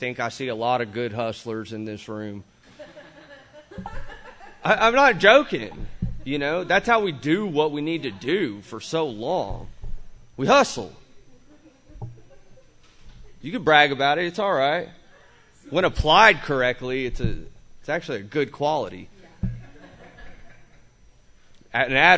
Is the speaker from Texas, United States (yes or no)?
yes; Watauga, Texas, United States; moved away as an adult; the fact that I grew up in Watauga, Texas, it's a shithole.